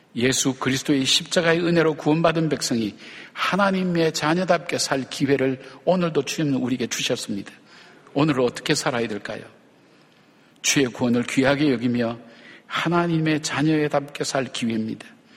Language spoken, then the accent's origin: Korean; Busan, South Korea; 저는 그 어릴 적에 자라났던 그 집이 화장터라 그러죠. 화장터가 있는 동네에서 자랐어요. 요즘처럼 시설이 잘 돼 있어서 이런 게 아니고, 그때는 이렇게 어떻게 태우는가 하는 것을 뒤쪽에 가서 또 볼 수 있는 그런 어떤 장치였어요. 부산에, 부산을 좀 아시는 분은 부산에 당감동에 가면 옛날에 화장터가 있었어요.